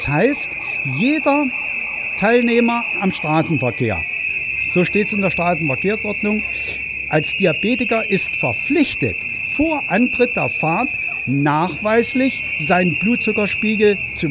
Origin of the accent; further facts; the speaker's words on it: Brandenburg, Germany; Ich komme in der Nähe von Berlin, ich von der Selbsthilfegruppe Eichwalde.